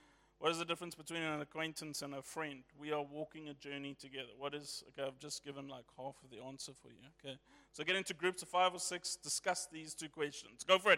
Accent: England, United Kingdom; Okay, I'm English, so I didn't understand that either.

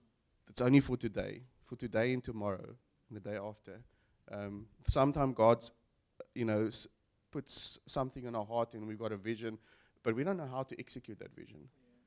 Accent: Durban, KwaZulu-Natal, South Africa; Sorry, I'm from Durban, Lord.

